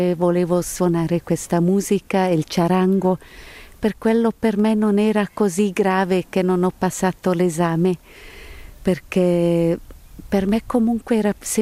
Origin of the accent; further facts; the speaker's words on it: Ticino, Switzerland; Siamo anche cresciuti nelle Cento Valli, proprio vicino alla frontiera con l'Italia, dove non c'è nessuno, proprio né vicini né niente.